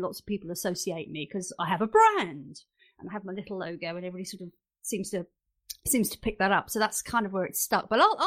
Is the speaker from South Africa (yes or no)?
no; East of England, United Kingdom; talking as an Essex girl, anybody who knows, you know, the United Kingdom, if you mention I come from Essex